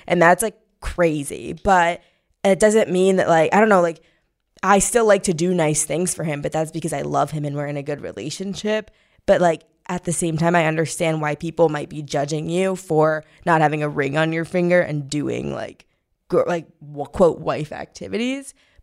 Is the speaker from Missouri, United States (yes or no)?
yes; Missouri, United States; So, I totally get this because, babes, I'm from Missouri. The girls have 3 kids already.